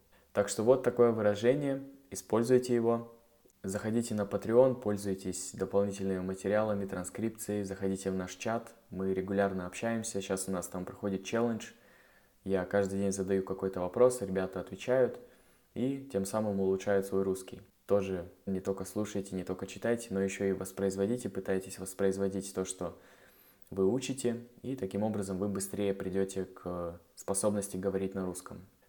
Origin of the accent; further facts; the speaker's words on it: Russia; я из России, он из Бельгии